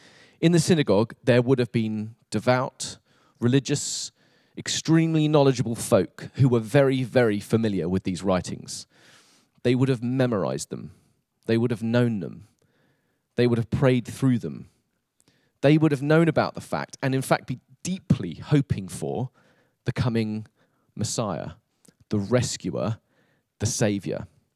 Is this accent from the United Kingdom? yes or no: yes; Eastbourne, South East England, United Kingdom; My hometown is a beautiful place called Eastbourne on the south coast. It is the sunniest town in the UK.